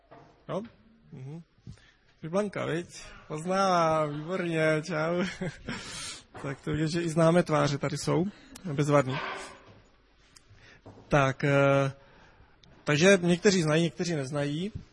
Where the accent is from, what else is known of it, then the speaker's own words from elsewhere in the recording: Brno, South Moravian Region, Czechia; V životě jsem tam v těch končinách nebyl, já jsem z Brna.